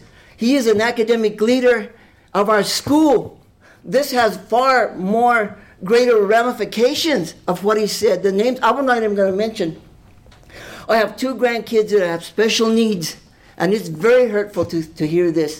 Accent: New Mexico, United States; we're from Grant County, New Mexico, not Wyoming. We don't accept that kind of stuff down here.

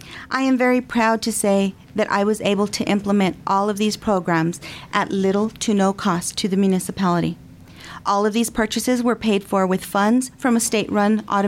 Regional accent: United States; I was born and raised here in Grant County, and I have chosen to raise my family in this community.

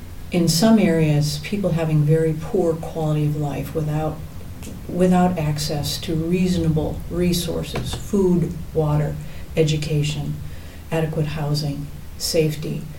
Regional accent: Midwest, United States; also born or lived in Tucson, United States; I'm originally from the Midwest, so the Sonoran Desert was just an exotic thing of beauty to me.

